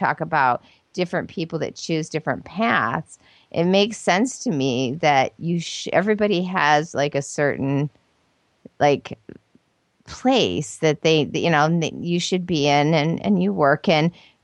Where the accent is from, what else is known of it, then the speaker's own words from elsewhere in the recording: Canada; I get teased here because I say Paco's because, you know, I'm Canadian